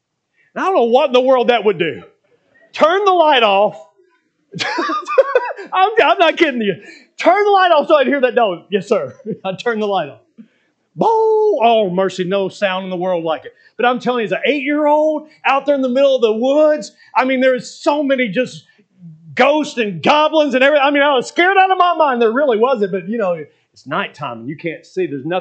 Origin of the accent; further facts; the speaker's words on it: Kentucky, United States; I grew up coon hunting in Kentucky.